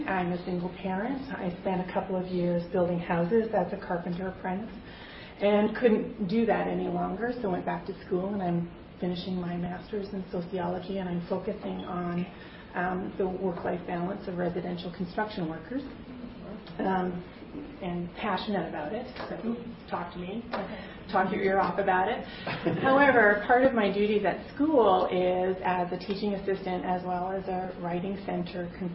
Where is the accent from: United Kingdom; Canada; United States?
Canada; I am from Canada, so I have a slightly different perspective.